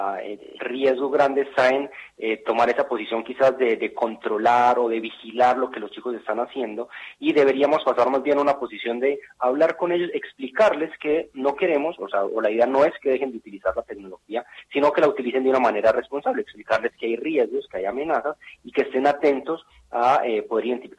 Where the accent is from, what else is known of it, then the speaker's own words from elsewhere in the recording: Colombia; now in Argentina; colombiano, pero bueno, ya llevo bastante tiempo viviendo acá en Argentina